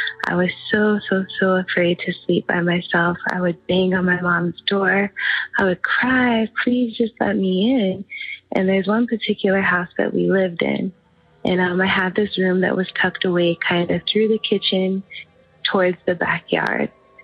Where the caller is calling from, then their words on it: New York, United States; I am calling from New York.